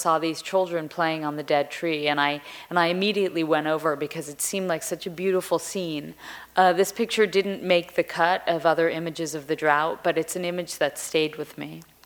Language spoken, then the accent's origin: English; Connecticut, United States; born there; I was born in Connecticut, the youngest of four sisters